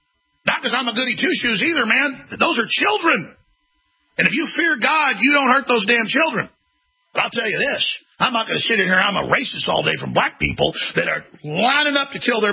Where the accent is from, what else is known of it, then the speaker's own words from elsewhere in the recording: Dallas, Texas, United States; I grew up in Dallas, Texas.